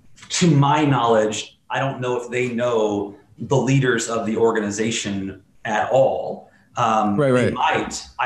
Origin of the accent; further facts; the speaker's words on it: Midwest, United States; I'm not proud to admit it, but I grew up in the Midwest.